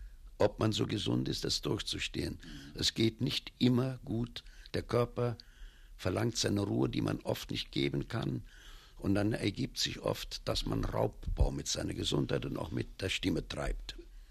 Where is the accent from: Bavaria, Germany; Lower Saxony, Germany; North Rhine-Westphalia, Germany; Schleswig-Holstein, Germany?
North Rhine-Westphalia, Germany; Cologne; Aber Köln ist meine Heimatstadt. Ich habe eine nette Wohnung dort